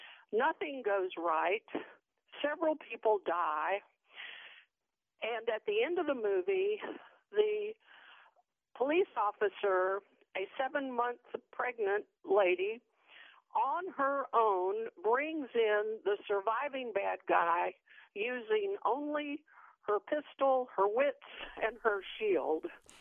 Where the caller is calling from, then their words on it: Raleigh, North Carolina, United States; I'm calling from Raleigh, and my money movie is Fargo.